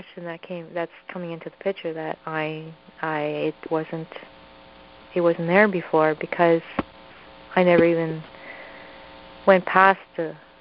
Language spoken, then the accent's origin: English; Canada; I'm from Canada, by the way.